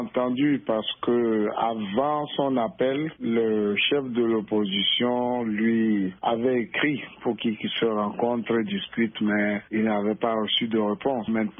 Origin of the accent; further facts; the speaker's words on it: Togo; Sinon, en tant que Togolais, nous sommes habitués à ce dialogue sans lendemain.